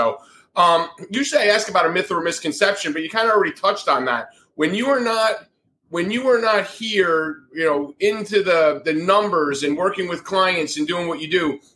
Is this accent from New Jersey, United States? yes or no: yes; New Jersey, United States; One of my best friends growing up in Jersey, his son is in his second semester at FAU right now.